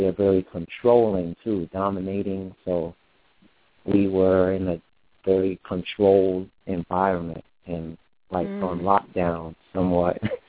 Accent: Queens, New York, United States; I was born in Queens, New York, grew up in Corona, East Elmhurst.

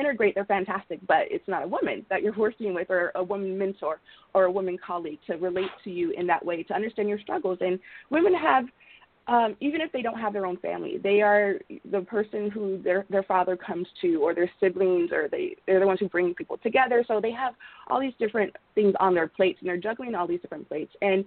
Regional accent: Los Angeles, California, United States; So I grew up in Los Angeles. We could say South Central back in the day, back in the 90s.

